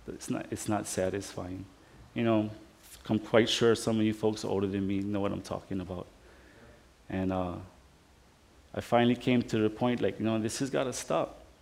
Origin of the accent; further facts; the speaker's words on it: Hawaii, United States; Well, I grew up on two different islands. I was raised a little in Molokai